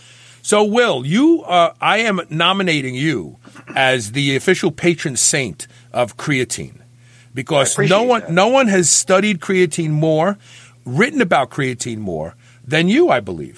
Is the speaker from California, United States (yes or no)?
no; Brooklyn, New York, United States; We share a common bond because we're both from Brooklyn.